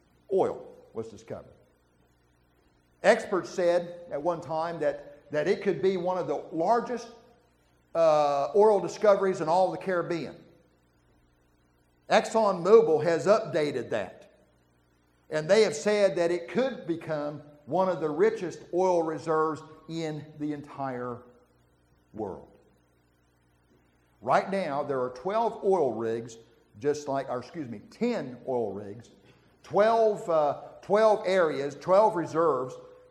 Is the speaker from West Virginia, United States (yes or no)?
yes; West Virginia, United States; I'm from West Virginia. Don't hold that against me. But I'm from West Virginia. And I have traveled many a West Virginia backcountry road.